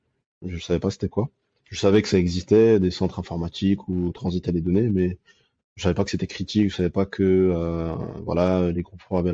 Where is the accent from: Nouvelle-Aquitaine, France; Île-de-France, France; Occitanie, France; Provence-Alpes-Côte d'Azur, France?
Île-de-France, France; tout mon parcours scolaire, surtout scolaire, oui, en fait, j'ai fait en Seine-Saint-Denis. J'ai grandi en Seine-Saint-Denis et j'ai fait de la primaire jusqu'à l'école d'ingénieur en passant par la prépa.